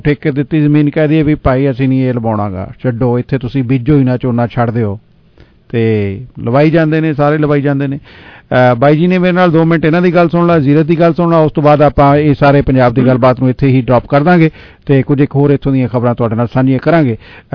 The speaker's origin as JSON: {"language": "Punjabi", "region": "Punjab", "country": "India", "said": "ਇਹ ਲੁਧਿਆਣੇ ਦੇ ਲਾਗੇ ਸਾਡਾ ਪਿੰਡ ਆ ਮੈਂ ਉੱਥੋਂ ਦਾ ਹਾਲ ਤੁਹਾਨੂੰ ਦੱਸ ਰਿਹਾ"}